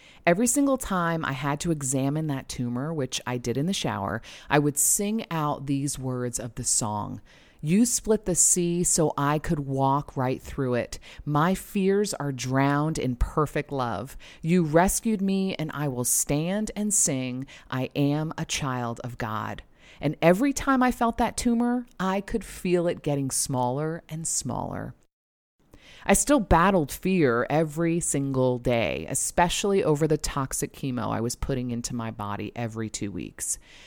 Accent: New Jersey, United States; My husband, son, and mom all relocated to my hometown in New Jersey for 6 months.

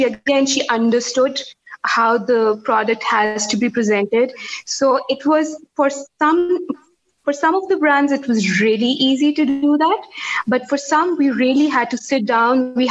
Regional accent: Islamabad, Islamabad Capital Territory, Pakistan; I was brought up and raised in Pakistan. I'm an 80s kid in 88. I do remember Zia's plane crash. Because I've been, you know, brought up in Islamabad

